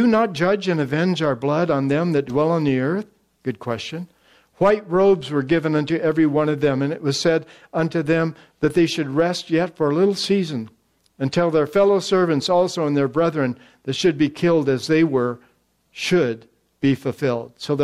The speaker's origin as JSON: {"language": "English", "country": "United States", "said": "And then I realized, first of all, I'm an American."}